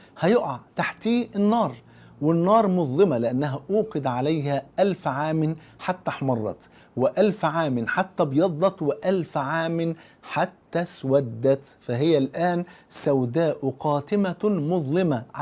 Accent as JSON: {"language": "Arabic", "country": "Egypt", "said": "لان حتى المثل عندنا في مصر بيقول ايه"}